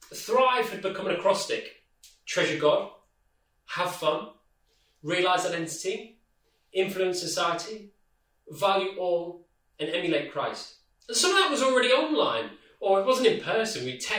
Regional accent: Wigan, North West England, United Kingdom; now in London, United Kingdom; I'm from Wigan originally, but we live here now in London with my wife Charlotte and our baby Lily.

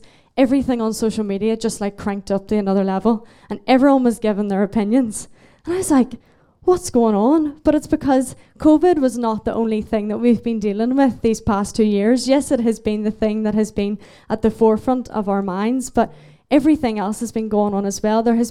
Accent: Belfast, Northern Ireland, United Kingdom; I am from Belfast in Northern Ireland. I am 22 years old

